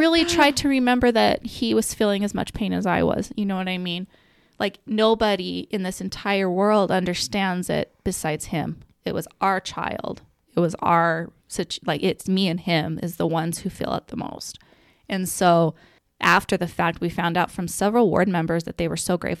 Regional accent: Snowflake, Arizona, United States; I loved growing up in Snowflake, but I really don't think I understood what that meant until he died, what this town does for people.

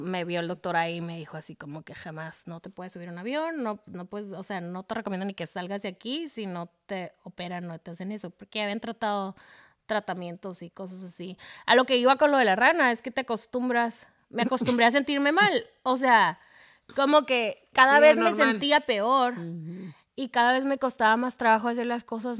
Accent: Ensenada, Baja California, Mexico; Yo crecí en Ensenada.

